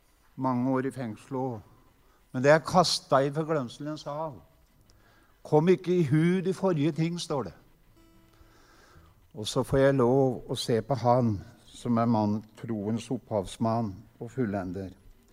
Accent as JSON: {"language": "Norwegian", "region": "Innlandet", "country": "Norway", "tie": "born or raised there", "said": "Jeg kommer ifra Hedemarken. Jeg har vokst opp ikke så langt unna"}